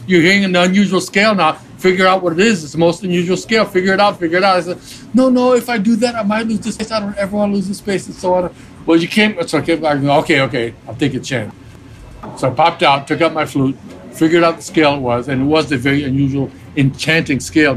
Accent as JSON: {"language": "English", "region": "California", "country": "United States", "said": "I said, \"Pan, I'm a musician from California."}